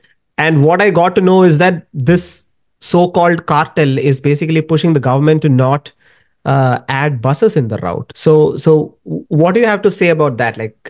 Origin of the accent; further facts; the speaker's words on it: Kerala, India; English is a second language; So I'm from Kerala, and the funny thing about Kerala is there is almost no system of shared auto.